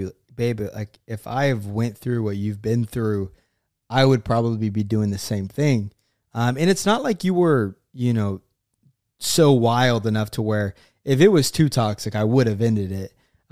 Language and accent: English; Oklahoma, United States; I'm from Oklahoma. She's from Texas.